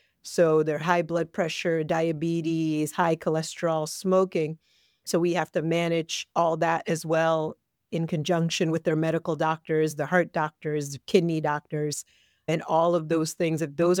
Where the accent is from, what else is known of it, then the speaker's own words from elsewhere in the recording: Silver Spring, Maryland, United States; I grew up in Silver Spring, Maryland, and I've been in the D.C., Maryland, Virginia metro area for most of my life.